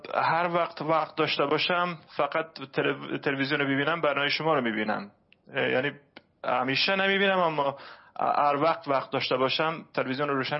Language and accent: Persian; Afghanistan; now in United States; نه خیر، من افغان هستم.